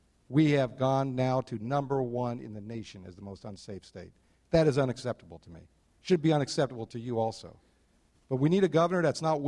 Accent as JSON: {"language": "English", "town": "Anchorage", "region": "Alaska", "country": "United States", "tie": "born or raised there", "said": "You know, I grew up in East Anchorage and playing kick the can with an old Folgers can with sticks in it."}